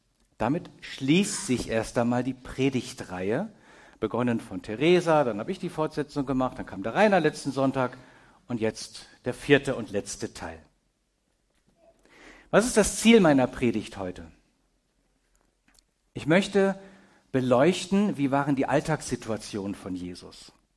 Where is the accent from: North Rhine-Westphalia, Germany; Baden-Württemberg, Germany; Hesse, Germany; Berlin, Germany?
Baden-Württemberg, Germany; also born or lived in Lower Rhine; now in Modautal, Germany; Wir wohnen in Modau, Murre. Aber ich bin geboren am Niederrhein, aufgewachsen bei Karlsruhe.